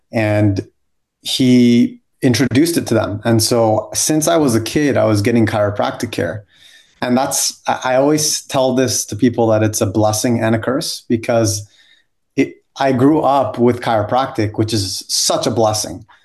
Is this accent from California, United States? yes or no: yes; San Diego, California, United States; born there; I was born in San Diego, obviously